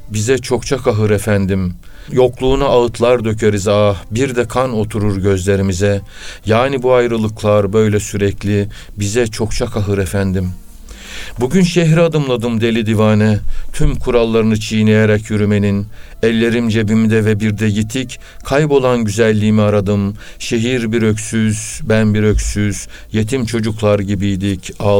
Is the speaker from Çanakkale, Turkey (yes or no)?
yes; Biga, Çanakkale, Turkey; ben işte çocukluğum Biga'da geçti, köyde. İmam Hatip ilkokulu köyümde okudum, İmam Hatip lise, ortaokul, İmam Hatip Biga İmam Hatip'te okuduk.